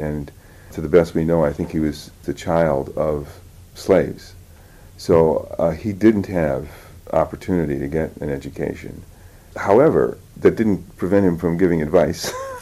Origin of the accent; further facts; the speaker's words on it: Phoenix, Illinois, United States; So those are the kind of influences that I grew up in. I grew up outside Chicago in Harvey, Illinois, Phoenix, Illinois is the actual name of the town.